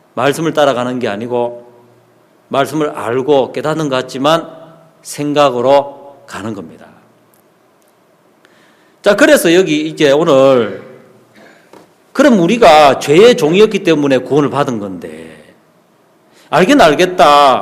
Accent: Busan, South Korea; 저는 부산에서 태어나고 부산 살았기 때문에 너무 자연스럽고

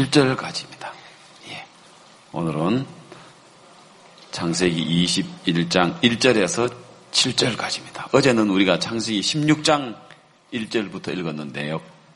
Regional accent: Busan, South Korea; 저는 부산에서 올라온

